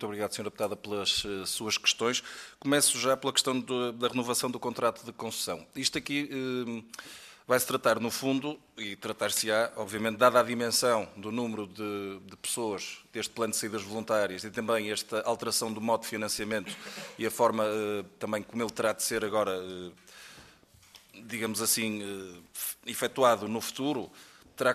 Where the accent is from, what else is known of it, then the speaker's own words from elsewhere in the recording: Porto, Norte, Portugal; foi na cidade do Porto, de onde eu sou.